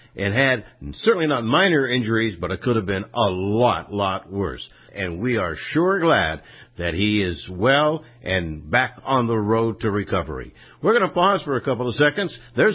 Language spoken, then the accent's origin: English; Pennsylvania, United States; Well, I was originally from Pennsylvania, but apparently I should have been moved closer to Roseto.